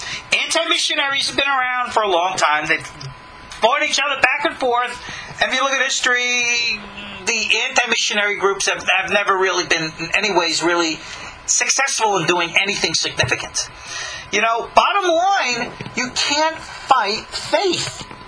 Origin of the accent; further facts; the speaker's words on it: New York, United States; born or raised there